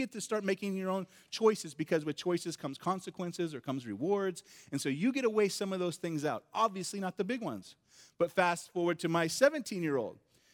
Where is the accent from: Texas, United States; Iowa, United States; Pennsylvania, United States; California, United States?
California, United States; Ojai; I grew up in Southern California, this little town called Ojai, which is just inland from Ventura. It's a nice area to live.